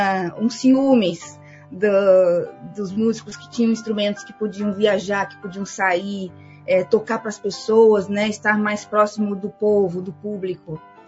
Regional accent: Porto Alegre, Rio Grande do Sul, Brazil; moved away as an adult; also born or lived in London; eu saí de Porto Alegre, assim, poucos anos depois que me formei na UFRGS, né? E fui fazer um mestrado em Londres. E em Londres eu vivi por 8 anos

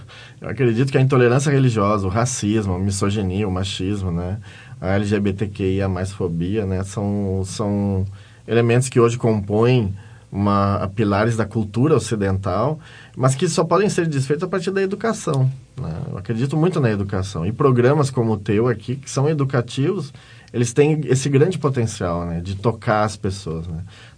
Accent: Brazil; E eu, como, né, nascido e criado no Morro da Cruz, eu tô mais pro lado do rap do que pro lado do samba, né?

